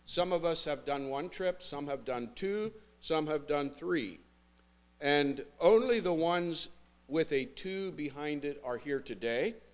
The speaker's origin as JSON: {"language": "English", "region": "Pennsylvania", "country": "United States", "tie": "born or raised there", "also_born_or_lived": "West Virginia", "lives_now": "Slainsville, United States", "said": "I'm from Slainsville, West Virginia. Although I often tell crowds like this that my speech does not yet betray me, I grew up in Pennsylvania, so I don't have the West Virginia accent."}